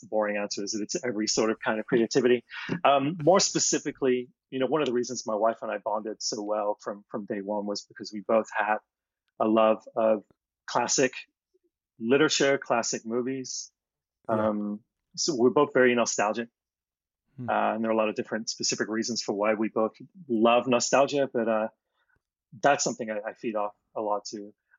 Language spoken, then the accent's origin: English; England, United Kingdom; moved away; I'll think back to events or people that I knew growing up in England that I've left long behind long ago.